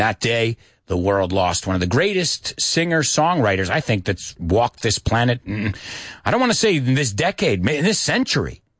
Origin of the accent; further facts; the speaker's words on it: United States; Now, you got to remember, as an American, I don't know too much about duques, infantas, and all.